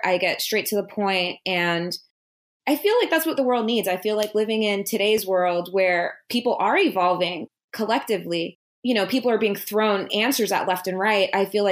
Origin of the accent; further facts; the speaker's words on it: Miami, Florida, United States; So I'm from Miami, Florida. My family is from the Caribbean. They're from Haiti. And, you know, I grew up in a pretty middle-class home, went to private school most of my life